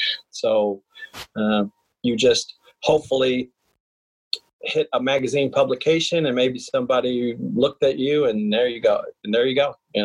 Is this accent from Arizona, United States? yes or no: yes; Tucson, Arizona, United States; You know, I grew up in Tucson, Arizona, and had a dream of playing college basketball one day. And, you know, a kid from the South Side, you know, I'm a Hispanic player.